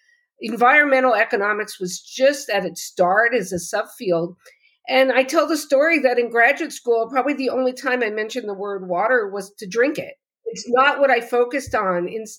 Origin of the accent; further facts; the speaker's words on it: New Jersey, United States; So I grew up in New Jersey, by the way